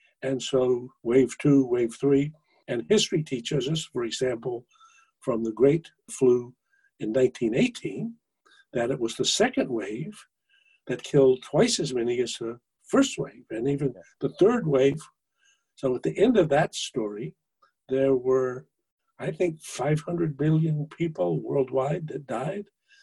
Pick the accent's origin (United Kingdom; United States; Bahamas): United States; because we're America and we are great and we are exceptional and I'm very American.